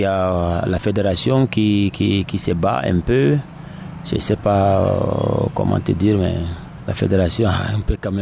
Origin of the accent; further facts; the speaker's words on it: Maroua, Far North, Cameroon; Oui, chez nous à Maroua, on nous dit souvent entretenir un cheval vaut mieux prendre 3 ou 4 femmes.